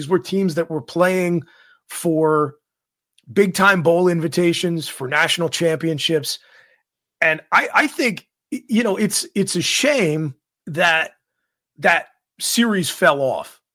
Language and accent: English; Lehighton, Pennsylvania, United States; I'm not from Allentown. I'm from Lehighton. I'm from Carbon County, so not Lehigh County, okay?